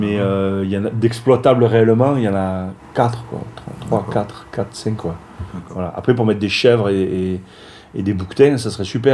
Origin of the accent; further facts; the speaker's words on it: Saint-Jean-d'Alcapiès, Occitanie, France; moi j'ai grandi dans l'Aveyron